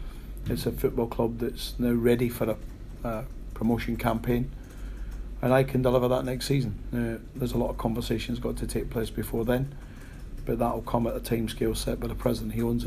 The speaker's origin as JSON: {"language": "English", "region": "Scotland", "country": "United Kingdom", "said": "You know, I am Scottish, I'm very passionate about where I come from and what I represent"}